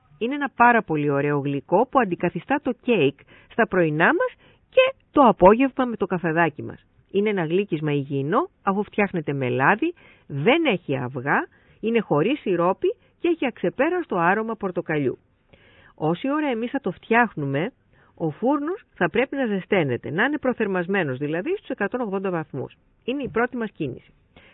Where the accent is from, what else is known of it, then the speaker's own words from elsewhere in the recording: Vrachasi, Crete, Greece; Είναι ένα κριτικό γλυκό, το έμαθα στο Λασίθι, στο χωριό μου το Βραχάσι.